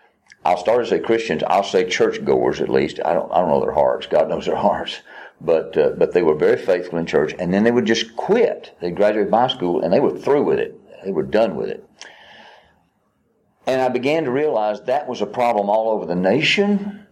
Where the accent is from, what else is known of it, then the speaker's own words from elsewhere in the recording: Tellico, Tennessee, United States; also born or lived in Dallas; Well, I'm from Tellico originally.